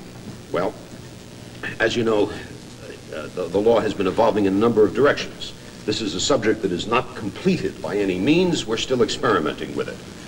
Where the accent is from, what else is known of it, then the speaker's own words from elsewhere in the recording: New York, United States; Just within the last year, it has been picked up in my home state of New York.